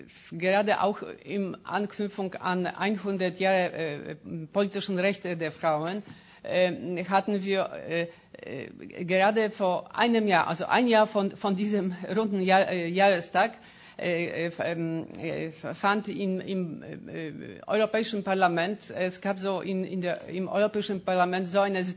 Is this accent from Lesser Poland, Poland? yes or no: yes; Kraków, Lesser Poland, Poland; German is a second language; ich komme aus Krakau, aus Polen